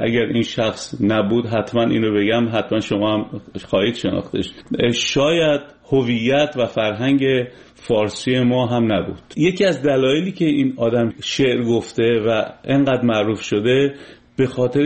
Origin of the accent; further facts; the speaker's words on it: Iran; هم در کار ما که ایرانی هستیم مؤثر بودن